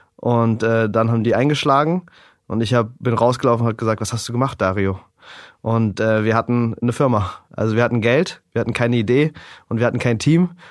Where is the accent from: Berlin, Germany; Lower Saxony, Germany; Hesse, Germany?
Berlin, Germany; Ja, also ich bin aufgewachsen hier in Berlin.